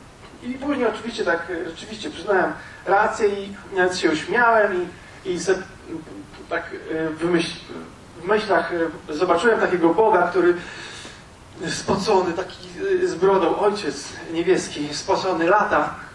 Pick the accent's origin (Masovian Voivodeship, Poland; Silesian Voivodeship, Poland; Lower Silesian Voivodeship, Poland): Masovian Voivodeship, Poland; Warsaw; born there; ja się urodziłem w Warszawie, ja to wszystko znam, tak? Ale jakiś czas temu przeprowadziłem się na wieś